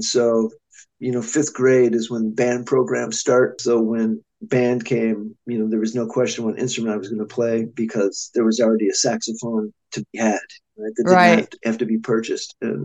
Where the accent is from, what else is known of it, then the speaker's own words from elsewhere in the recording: Milwaukee, Wisconsin, United States; I am originally from Wisconsin. I grew up outside of Milwaukee and went to school at Indiana University